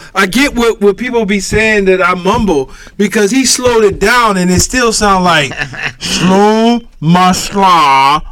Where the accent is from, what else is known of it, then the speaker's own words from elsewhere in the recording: Erie, Pennsylvania, United States; Because I'm from Erie and I say jobs, and we get jobs from up top.